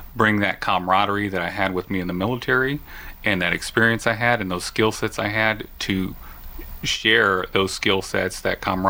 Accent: Houston, Texas, United States; Yeah, I'm originally from Houston. You know, I grew up in the inner city of Houston, 4th Ward.

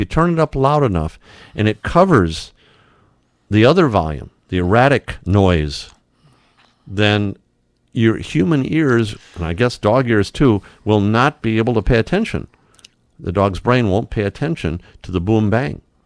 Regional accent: Detroit, Michigan, United States; That's what I did for thunderstorms when I was 3 and 4 years old growing up in Detroit.

